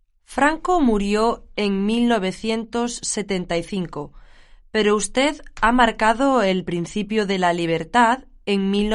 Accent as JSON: {"language": "Spanish", "country": "Dominican Republic", "accent": "Dominican", "moved": "yes", "lives_now": "Spain", "said": "A pesar de que conservo mi acento dominicano, me siento aceptada por la sociedad española."}